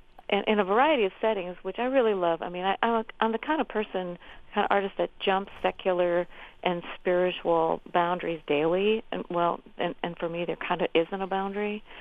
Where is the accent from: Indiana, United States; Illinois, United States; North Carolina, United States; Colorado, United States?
Indiana, United States; good happened to my writing when I gave myself permission to sound like a Hoosier. You know, I mean, I'm from Indiana, and I'm never going to sound like someone from the island of Manhattan, which is cool.